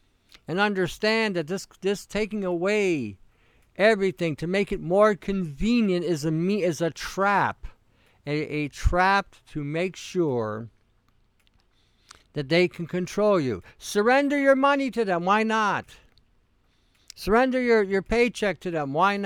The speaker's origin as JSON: {"language": "English", "country": "Canada", "said": "I am Canadian. I live in Canada."}